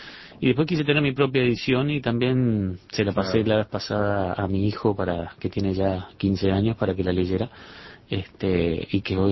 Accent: Carmelo, Colonia, Uruguay; born there; mi familia, somos nacidos en Carmelo.

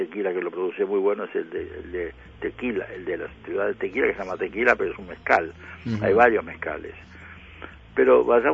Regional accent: Uruguay; somos uruguayos

